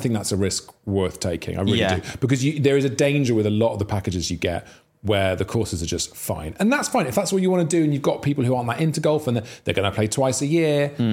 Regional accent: Monmouth, Wales, United Kingdom; We'd drive up the A449 back to my hometown, Monmouth

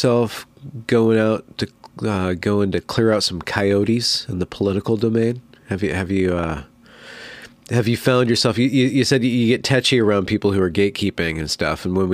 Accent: California, United States; Well, I'm in Western Washington, but I'm from California.

